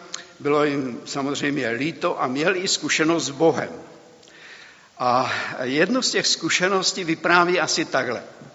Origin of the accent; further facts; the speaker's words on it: Moravian-Silesian Region, Czechia; born there; protože já jsem se narodil na Těšínsku